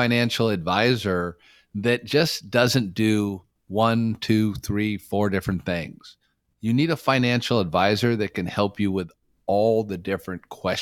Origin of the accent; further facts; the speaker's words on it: California, United States; I grew up in the Bay Area, love the Giants